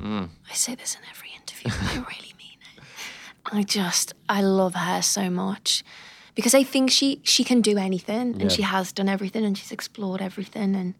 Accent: United Kingdom; I'm British

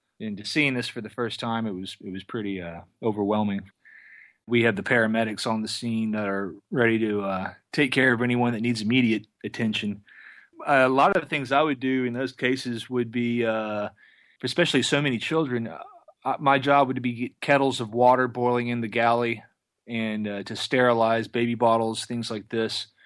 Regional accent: Galveston, Texas, United States; I grew up in Galveston, Texas, and was a banquet sous chef for many years.

